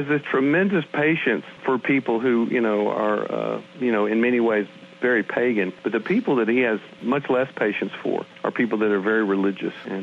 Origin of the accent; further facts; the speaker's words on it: Nashville, Tennessee, United States; I grew up in the Southern Baptist tradition here in Nashville, Tennessee